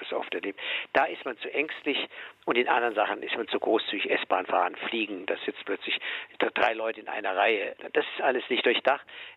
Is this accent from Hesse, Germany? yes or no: no; Bavaria, Germany; das selbst mir als Bayer unheimlich wird